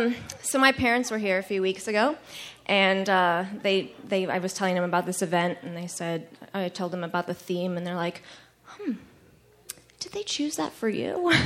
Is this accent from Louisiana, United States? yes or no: no; Chicago, Illinois, United States; moved away as an adult; now in Missoula, United States; I'm from Chicago, I moved to Jackson Hole, Wyoming on a whim to follow a boy 7 years ago, and I ended up at an MFA program here, totally random